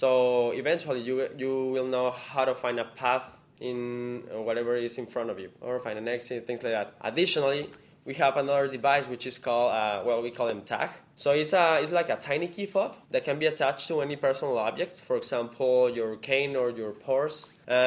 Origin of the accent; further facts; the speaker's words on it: Mexico; I'm from Mexico.